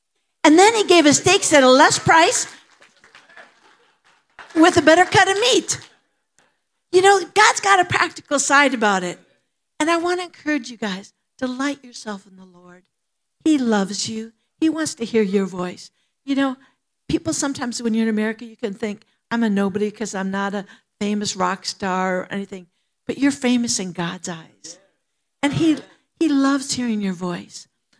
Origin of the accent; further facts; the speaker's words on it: Minnesota, United States; also born or lived in Indiana / Illinois; I come from a small town. I'm a Hoosier. I was born in Indiana, lived there 1 year, lived in Illinois till I was 8, and then northern Minnesota.